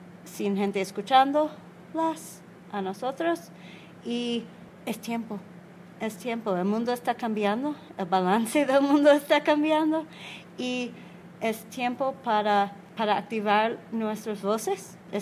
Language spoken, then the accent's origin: Spanish; New York, United States; Spanish is a second language; yo soy 42 años, yo crecí, nací en 75 y crecí en Nueva York, afuera de la ciudad.